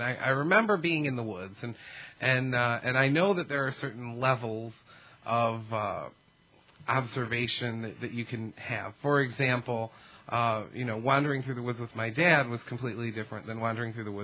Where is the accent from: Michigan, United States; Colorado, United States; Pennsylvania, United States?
Michigan, United States; I grew up in Michigan, and we have some pretty interestingly, wooded areas here in Michigan